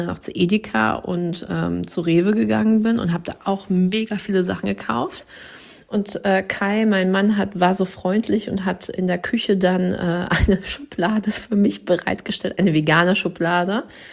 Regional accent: Dortmund, North Rhine-Westphalia, Germany; born there; Geboren in Dortmund, im Ruhrpott studiert, in Dithmarschen am Lieben, Leben und Arbeiten.

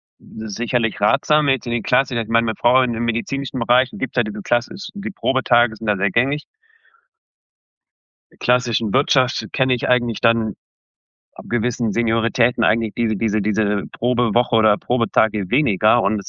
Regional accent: Germany; also born or lived in Switzerland; Ja, das Thema Wohlfühlen, kulturell in der Schweiz. Als Deutscher und dann auch mit Kind und dann auch das Jobthema

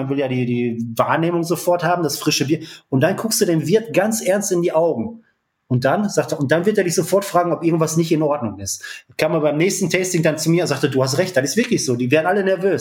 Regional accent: North Rhine-Westphalia, Germany; Bei uns im Ruhrpott

